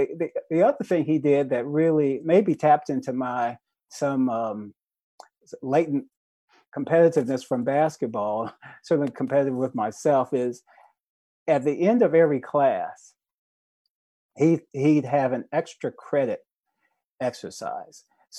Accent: North Carolina, United States; And I grew up in North Carolina, so I didn't see them as much

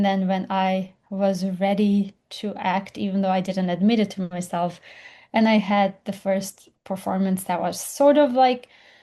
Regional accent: Jerusalem, Jerusalem District, Israel; now in New York, United States; Like, well, I grew up in Jerusalem, and my world was tiny. I did not know what was happening outside 30 minutes in each direction. And then when I moved to New York

